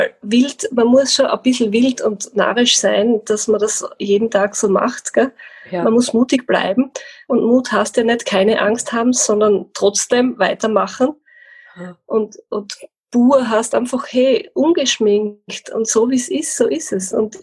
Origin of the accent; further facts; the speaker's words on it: Carinthia, Austria; moved away; Also ich bin in der Steiermark. Ursprünglich komme ich aus Kärnten, das kennt man. Und jetzt bin ich aber schon seit 30 Jahren in der Steiermark. Und dort ist auch mein Hof in der Südoststeiermark. Das ist eine recht schöne Gegend.